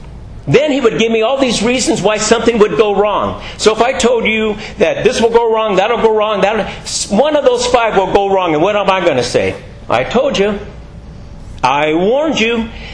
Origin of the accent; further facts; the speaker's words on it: California, United States; We grew up in Orange County. Orange trees everywhere. You could buy an acre of ground for whatever.